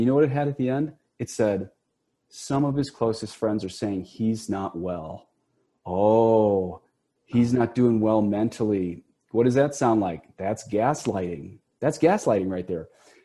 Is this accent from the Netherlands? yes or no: no; Ireland; That's I'm Irish. I'm Irish Catholic, so I'm allowed.